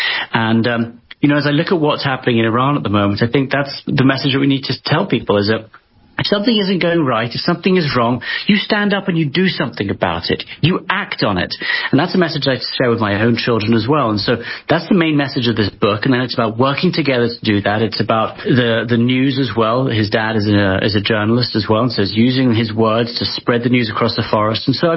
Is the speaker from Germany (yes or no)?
no; London, United Kingdom; born there; also born or lived in United States; I was born in London, and despite the accent, though I'm my dad's American, and I was sort of raised really between the two, and always felt immensely proud to be American.